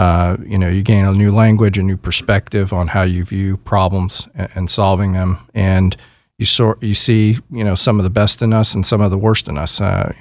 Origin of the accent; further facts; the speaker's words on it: Long Island, New York, United States; Sure. So I'm a Yankee from New York.